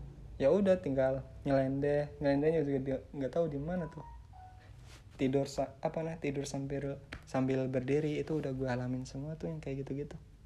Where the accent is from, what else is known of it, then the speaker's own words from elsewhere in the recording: Indramayu, West Java, Indonesia; gue sekarang itu di Indramayu, di kampung gue gitu. Sebelum itu gue pulang udah dari tanggal 20 Maret 2020.